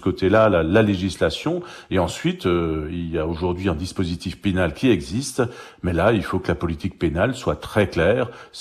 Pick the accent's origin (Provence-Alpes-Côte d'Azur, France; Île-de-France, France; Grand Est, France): Grand Est, France; Colmar; C'est ce que je rencontre chez moi à Colmar.